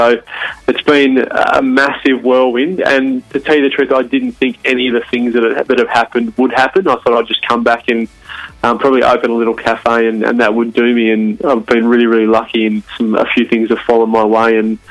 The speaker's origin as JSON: {"language": "English", "region": "Tasmania", "country": "Australia", "said": "I was from Tasmania. So in Tasmania at the moment, there's this whole vibe around sort of food tourism and the produce down here."}